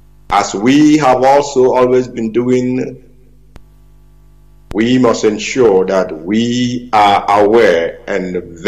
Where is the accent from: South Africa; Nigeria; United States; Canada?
Nigeria; I come from Ihe Oma. Ihe Oma is in Olo Province of Biafra Land.